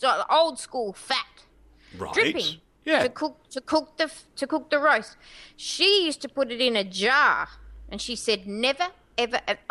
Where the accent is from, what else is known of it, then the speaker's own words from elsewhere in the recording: Australia; I don't know what the NHS is really as an Australian